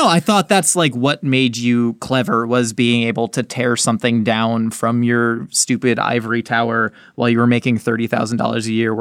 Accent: California, United States; And I mean, I grew up in Orange County too, which is like, you know, a somewhat moneyed area

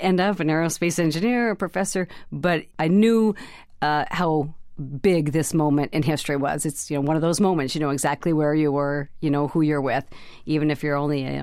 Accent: Montana, United States; I was 5 years old. I was a young girl growing up in Montana. We had great skies. It is a big sky country.

